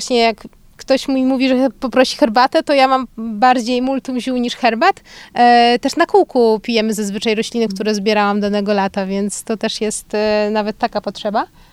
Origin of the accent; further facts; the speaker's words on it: Ostrów Mazowiecka, Masovian Voivodeship, Poland; moved away as an adult; also born or lived in Wrocław; Pochodzę ze Ostrowi Mazowieckiej, z małego miasta na Mazowszu.